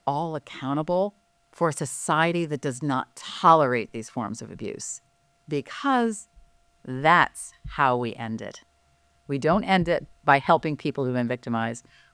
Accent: Latham, New York, United States; I grew up in Latham. And there weren't a whole lot of diplomat jobs in Latham.

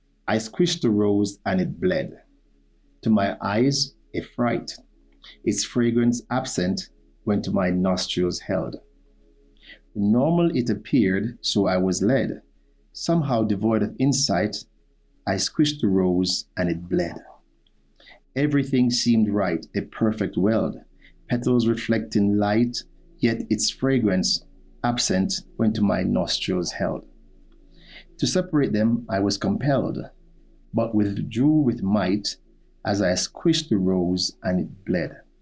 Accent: Jamaica; also born or lived in United States; now in Calgary, Canada; yes, I'm from Jamaica, and also part of it was in the States, because I lived in the States for a period of time as well too

